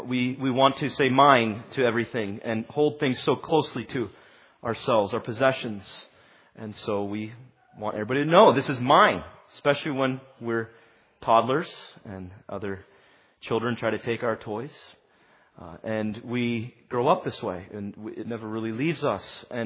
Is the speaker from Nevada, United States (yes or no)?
no; California, United States; It surprises me because I'm from California and we see them all the time there.